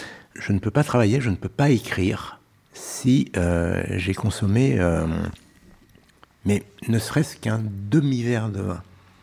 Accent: Pays de la Loire, France; born there; Ah, je suis né en Vendée.

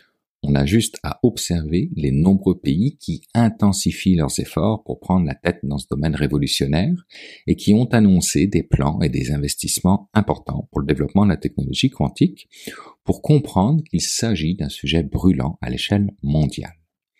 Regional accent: Quebec, Canada; Chez nous, au Québec

